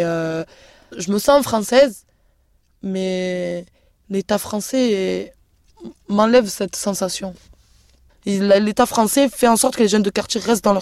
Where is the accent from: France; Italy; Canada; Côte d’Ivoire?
France; Je suis française, d'origine tunisienne-algérienne. Après, je me sens française parce que j'ai vécu ici, j'ai grandi ici. Après, personne m'enlèvera ma religion, personne m'enlèvera mes origines. Je suis fière d'être arabe, je suis fière d'être musulmane.